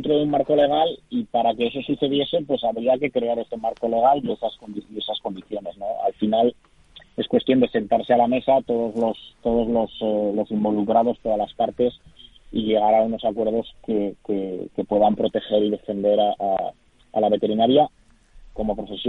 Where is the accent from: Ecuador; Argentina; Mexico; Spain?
Spain; moved away as an adult; yo me fui de España con 22 años, volví con 51